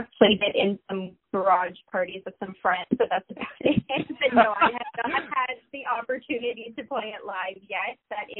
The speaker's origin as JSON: {"language": "English", "town": "Sudbury", "region": "Ontario", "country": "Canada", "said": "I'm from Sudbury, Ontario, and I'm a mother of an 11-month-old little baby girl."}